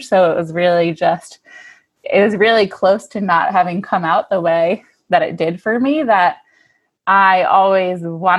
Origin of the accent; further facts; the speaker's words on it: New York City, New York, United States; because as a New Yorker, you don't want to wait in the lines as much and do all those things.